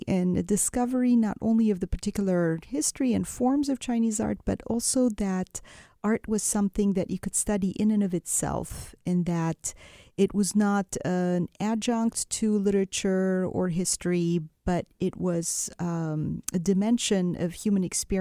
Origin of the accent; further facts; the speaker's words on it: Beirut, Beirut Governorate, Lebanon; When I was growing up in Beirut